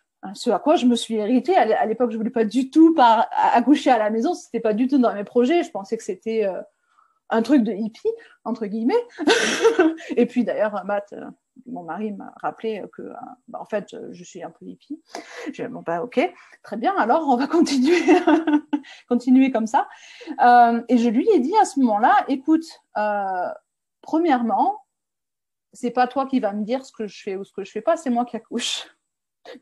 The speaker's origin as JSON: {"language": "French", "country": "France", "tie": "born or raised there", "said": "Donc moi j'ai grandi en France"}